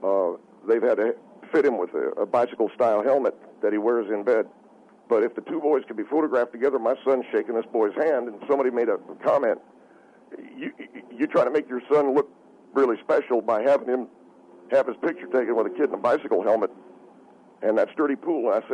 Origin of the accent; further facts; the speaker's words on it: Knoxville, Tennessee, United States; I come from Knoxville, Tennessee.